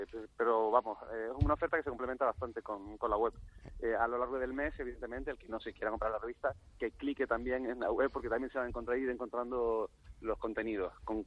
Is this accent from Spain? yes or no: yes; Canary Islands, Spain; evidentemente, yo soy canario, o sea, y allí es donde se ve más lo que voy a decir.